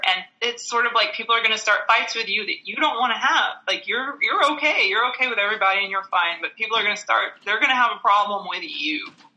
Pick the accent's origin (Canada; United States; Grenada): Canada; Toronto, Ontario; accent: Toronto; I was like, I hope I talk to him and my Toronto accent comes back out.